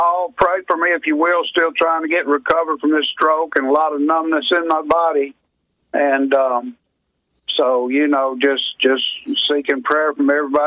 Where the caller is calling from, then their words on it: Meridian, Mississippi, United States; Brother Butch, I'm calling out of Meridian, Mississippi.